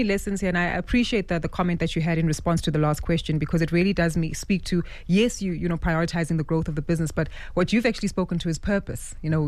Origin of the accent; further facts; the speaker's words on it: South Africa; And also even for us as South African, you know, citizens, really, that we all should prioritize our health